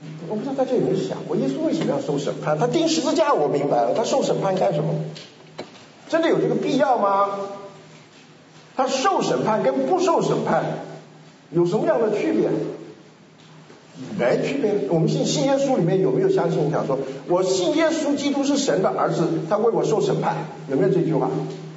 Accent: Taiwan; moved away as an adult; now in United States; 我是台湾长大，我是78年到美国

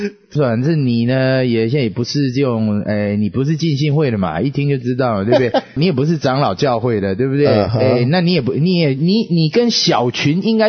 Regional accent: Taiwan; 我当然不像中国人，我是台湾人。

